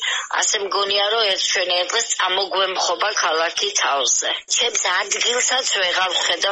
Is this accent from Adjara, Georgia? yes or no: yes; Adjara, Georgia; ძალიან მტკივა გული ადგილი, სადაც გავიზარდე და ბულვარი ჩვენთვის იყო ძალიან მნიშვნელოვანი ადგილი